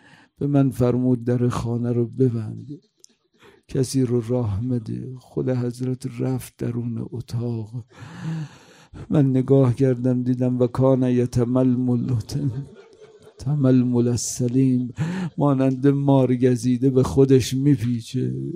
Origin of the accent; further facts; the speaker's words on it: Iran; اینا متوجه شد من ایرانیم